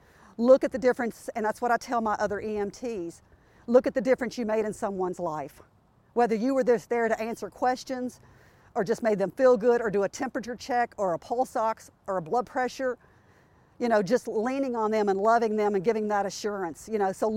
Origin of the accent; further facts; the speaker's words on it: the South, United States; accent: Southern; It's very close-knit, just not like Kentucky at all. But I'll tell you a funny, though. They love my Southern accent.